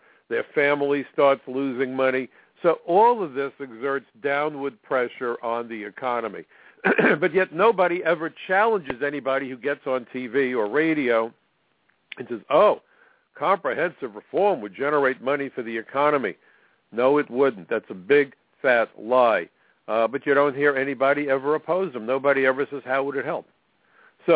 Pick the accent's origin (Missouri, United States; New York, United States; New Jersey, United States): New York, United States; Brooklyn; He is a conservative Republican. I am a Democrat from Brooklyn.